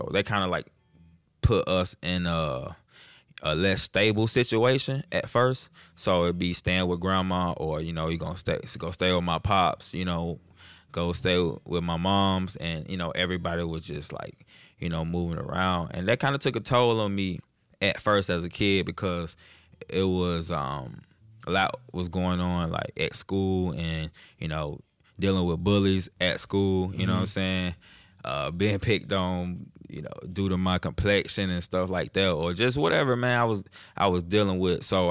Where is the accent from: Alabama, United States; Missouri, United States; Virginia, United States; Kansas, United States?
Alabama, United States; now in New Jersey, United States; Nah, man, I was born and raised in Alabama. Like, you know, just the latter part of my life, you know, like my whole childhood was spent in Alabama.